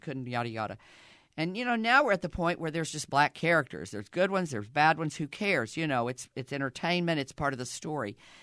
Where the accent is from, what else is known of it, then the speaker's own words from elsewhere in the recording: the South, United States; accent: Southern; for some reason, I would try to drop my Southern accent, and I fell into Cockney.